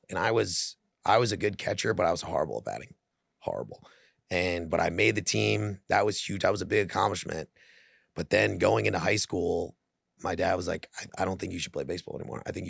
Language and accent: English; Thornwood, New York, United States; Well, I grew up in Westchester, right in Thornwood